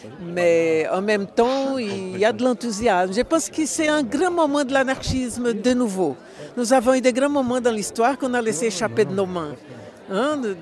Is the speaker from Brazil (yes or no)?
yes; Brazil; now in Brussels, Belgium; Je suis brésilienne et j'habite à Bruxelles.